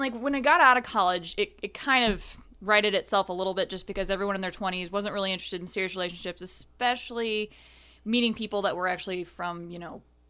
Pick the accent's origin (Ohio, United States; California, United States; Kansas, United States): Ohio, United States; Belleville; Especially growing up in Belleville, Ohio